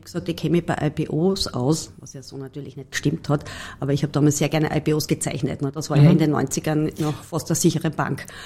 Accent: Carinthia, Austria; Ich war als Kärntnerin ganz klassisch in der HBLA in der Oberstufe.

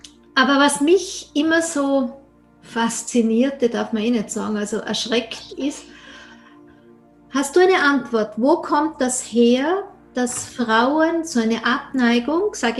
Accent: Austria; freue ich mich als Österreicherin, die immer so alleine auf weiter Flur ist, über andere Österreicher.

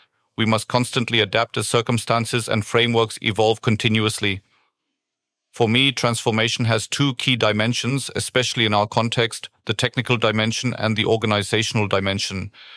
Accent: Stuttgart, Baden-Württemberg, Germany; English is a second language; I'm originally from Stuttgart, as you can see from my time starting out at Daimler, so this is more of a return to the south.

